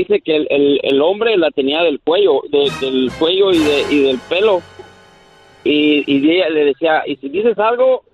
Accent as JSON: {"language": "Spanish", "region": "Guanajuato", "country": "Mexico", "said": "Soy de Guanajuato."}